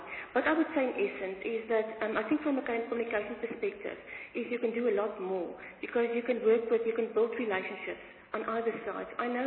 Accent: Klerksdorp, North West, South Africa; I come from Clarksdorp.

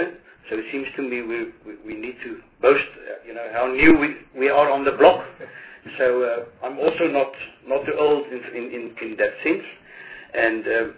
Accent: Western Cape, South Africa; I'm here from the Western Cape

